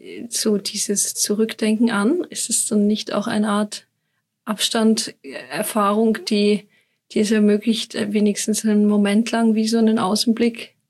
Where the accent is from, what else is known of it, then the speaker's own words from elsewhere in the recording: Vienna, Austria; now in Switzerland; Zugegebenermaßen war ich in Wien am 1. August, also in meiner alten Heimat